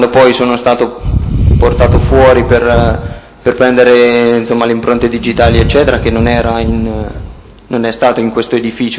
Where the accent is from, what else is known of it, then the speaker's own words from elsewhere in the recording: Perugia, Umbria, Italy; born there; sono nato a Perugia il 22/07/1978.